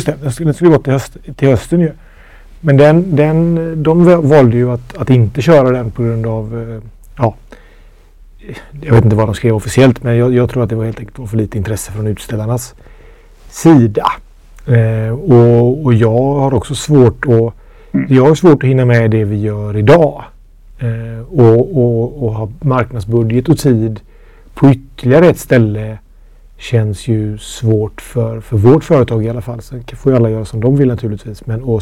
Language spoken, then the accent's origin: Swedish; Gothenburg, Västra Götaland County, Sweden; Så där har vi ju naturligtvis som göteborgare, som jag är, en negativ del i det.